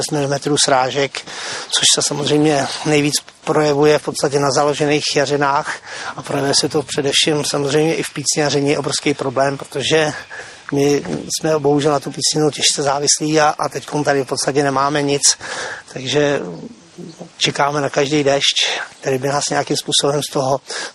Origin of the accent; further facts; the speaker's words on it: Debrník, South Bohemian Region, Czechia; Takže nacházíme se v jižních Čechách, na okrese Tábor, konkrétně ve vesnici Debrník, který je můj rodná vesnice. Narodil jsem se tady v 65. roce.